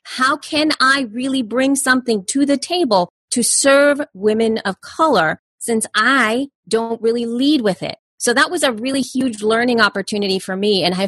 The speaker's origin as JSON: {"language": "English", "country": "El Salvador", "said": "I'm an immigrant from El Salvador."}